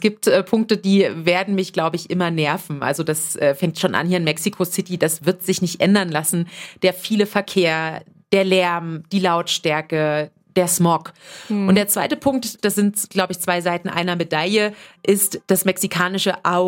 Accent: Germany; moved away; Und gerade als Deutsche bin ich auch sehr klischeehaft, verlässlich und pünktlich.

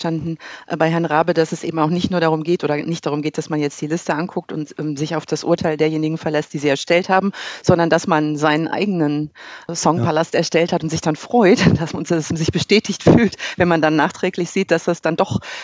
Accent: North Rhine-Westphalia, Germany; Ich komme aus Ostwestfalen, was soll ich tun?

